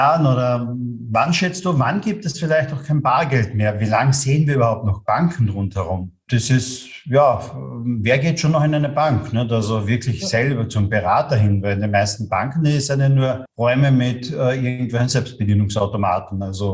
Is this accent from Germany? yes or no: no; Austria; bei uns in Österreich